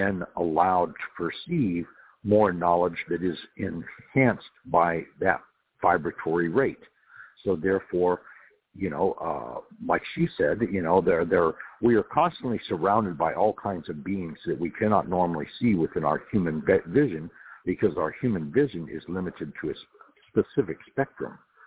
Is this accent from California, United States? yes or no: yes; Santa Monica, California, United States; I am originally from California, and that is where I grew up. I was born in Santa Monica back in the 50s, and so I am currently 65.